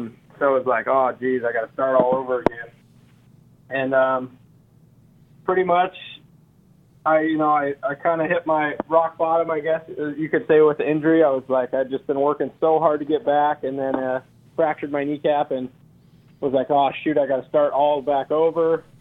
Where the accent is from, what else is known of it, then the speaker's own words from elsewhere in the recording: Seattle, Washington, United States; I got this huge opportunity now with the Seahawks, my hometown.